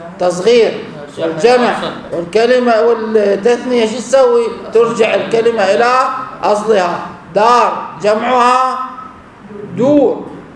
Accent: Iraq

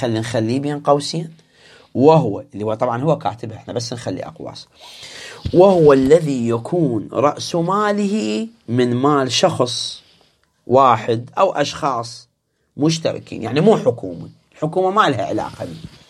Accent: Iraq

